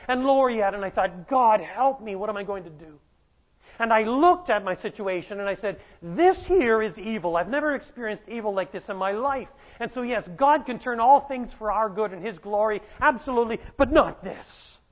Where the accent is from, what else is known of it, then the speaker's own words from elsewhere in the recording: Canada; My family, I'm from Canada, they were all in Canada.